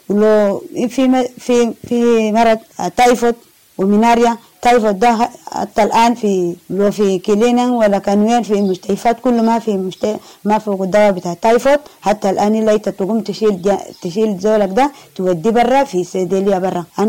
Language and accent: Arabic; Um Shuran, South Kordofan, Sudan; now in Kakuma, Kenya; انا جاي من جنوب قردفان منطقة أمشوران.